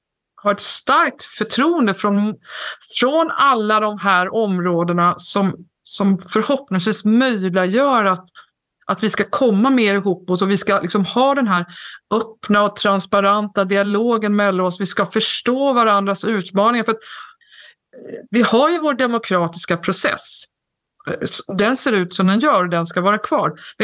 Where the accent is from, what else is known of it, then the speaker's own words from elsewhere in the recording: Stockholm, Stockholm County, Sweden; Det är en enorm skillnad på där jag kommer från, Stockholm och Medelpad eller Dalsland.